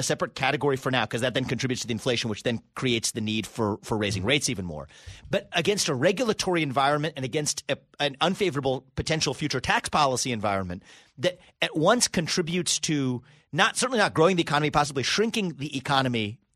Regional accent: United States; born there; I was born in America, but first generation, you know, we have one upbringing, scrappy, underdog mentality, merit focused, hard work

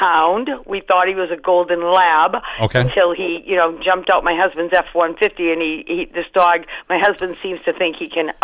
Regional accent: Peabody, Massachusetts, United States; I'm from Peabody, so I could be a potential down the line

